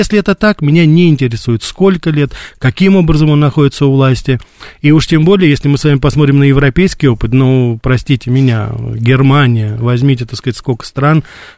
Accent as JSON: {"language": "Russian", "country": "Russia", "tie": "born or raised there", "said": "У меня никаких других гражданств нет. Я родился, вырос здесь, в Российской Федерации. Здесь служил в армии на Дальнем Востоке."}